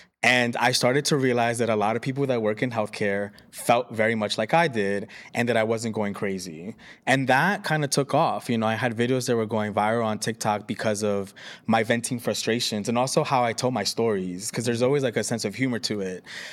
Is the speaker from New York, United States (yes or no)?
yes; Brooklyn, New York, United States; now in Jersey City, United States; I'm born and raised in Bushwick, Brooklyn. But I've lived here for 12 years.